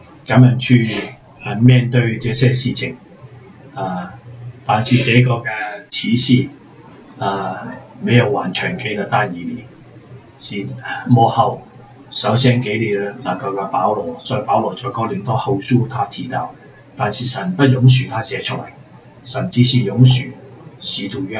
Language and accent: Chinese; China; 我们中国人没有可能是释放四千